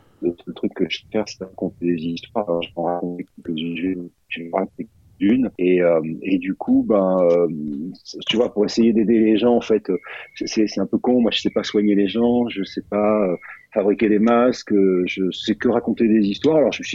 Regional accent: Blaye, Nouvelle-Aquitaine, France; born there; je suis né à Blaye-Blaye, mais je ne sais pas si ça se dit, ça. C'est en Gironde

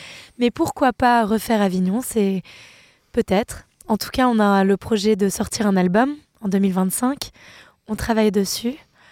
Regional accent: Switzerland; je suis suisse, on est suisse, mais on est des voyageurs. La Suisse, c'est notre pays de cœur

